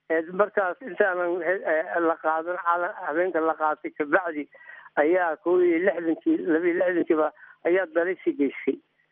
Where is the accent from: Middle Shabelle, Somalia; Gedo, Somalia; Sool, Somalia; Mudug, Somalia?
Mudug, Somalia; Hobyo; magaaladaasi hobyo la yiraahdo gobolka maydugu bay ka mid tahay